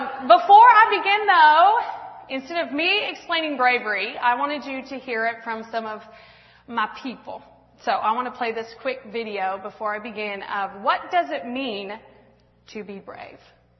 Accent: Washington, United States; So I am West Coast. I grew up in Washington State.

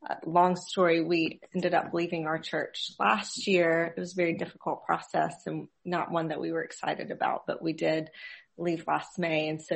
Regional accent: Abbeville, Alabama, United States; I'm from Abbeville.

